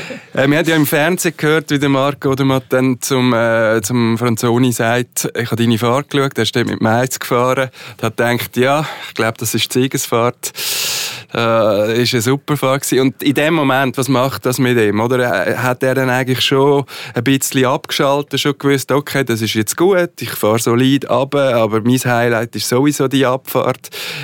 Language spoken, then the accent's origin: German; Switzerland; Die grossen Partys, die finden bei uns daheim in der Schweiz statt